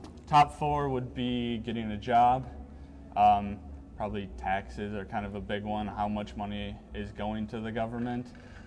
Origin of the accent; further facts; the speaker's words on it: Oshkosh, Wisconsin, United States; I go to Marquette University. I'm from Oshkosh, Wisconsin